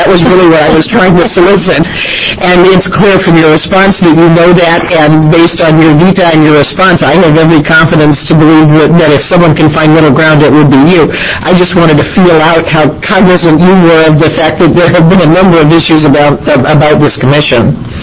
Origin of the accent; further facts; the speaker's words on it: Redmond, Oregon, United States; I'm from Redmond, and so I know Central Oregon well